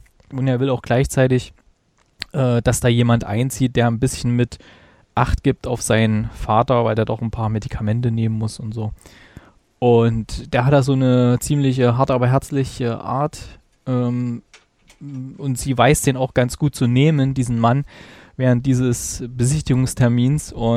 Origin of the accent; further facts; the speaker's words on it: East Germany, Germany; Also das lief bei uns im Osten damals immer, im DDR-Fernsehen sogar.